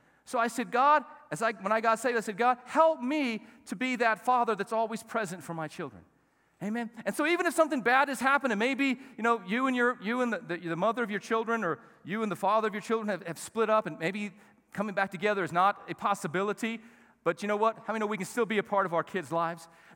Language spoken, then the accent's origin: English; United States; You know, we're from America, and Americans aren't in that.